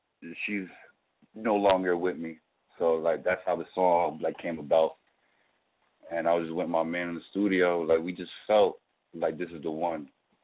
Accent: New Jersey, United States; I'm from Jersey, man. Shout out to everybody from Jersey. Put Jersey on the map.

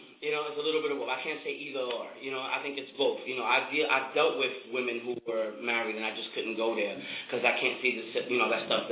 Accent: New York City, New York, United States; I'm from New York City. You know, there's a lot of things happening here, and I'm one that makes it happen.

